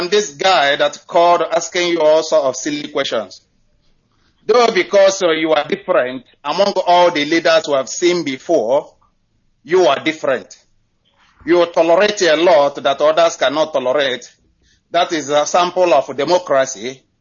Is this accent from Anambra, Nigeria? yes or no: yes; Anambra, Nigeria; now in Nottingham, United Kingdom; calling from Nottingham, England. I came from Umuchi, Naguata, local government area of Anambra State in Biafra land.